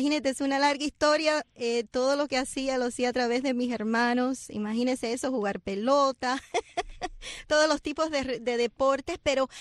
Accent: Cuba; Cuba, mi tierra

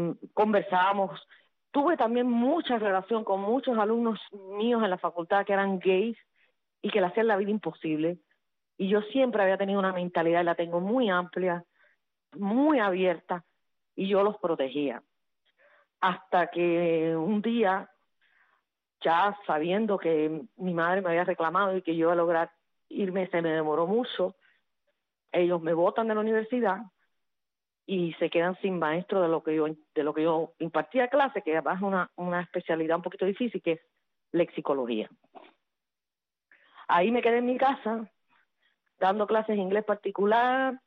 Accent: Cuba; moved away as an adult; now in Miami, United States; y dejé a mi abuela en Cuba, y el padre de mi hijo. Pero yo vine y yo renací

